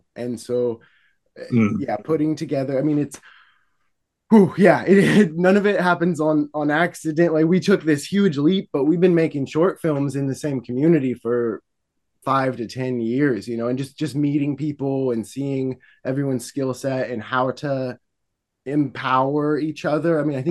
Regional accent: Eugene, Oregon, United States; And we're from Eugene, Oregon, which is like, it's hippie central over here.

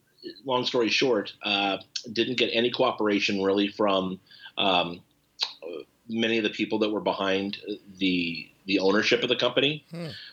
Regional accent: Irvine, California, United States; since I lived in Irvine at the time, I grew up in Irvine, my house was very close, like maybe 2 miles as the crow flies from Lion Country Safari.

